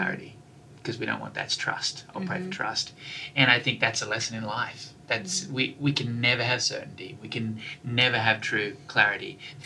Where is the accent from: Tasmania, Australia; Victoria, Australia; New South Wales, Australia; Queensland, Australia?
Tasmania, Australia; I'm Tasmanian born and raised.